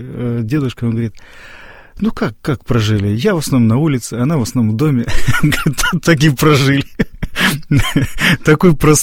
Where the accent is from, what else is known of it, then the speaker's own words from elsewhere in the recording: Moldova; однажды в Молдавии, откуда я родом